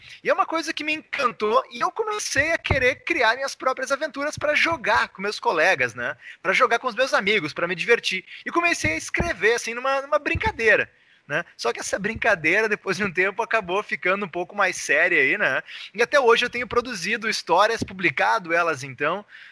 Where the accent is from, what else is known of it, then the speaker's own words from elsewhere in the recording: Porto Alegre, Rio Grande do Sul, Brazil; Eu sou porto-alegrense, eu sou escritor